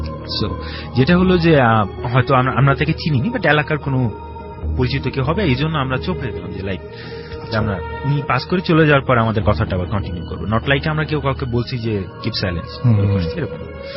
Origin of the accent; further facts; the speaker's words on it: Tangail, Dhaka Division, Bangladesh; আমার বেড়ে ওঠা হচ্ছে টাঙ্গাইল শহরে, টাঙ্গাইলে। সো একটা মফস্বল শহরে বড় হওয়ার ফলে আমি শহুরে এবং গ্রামীণ দুটো জীবনের টেস্টই পেয়েছি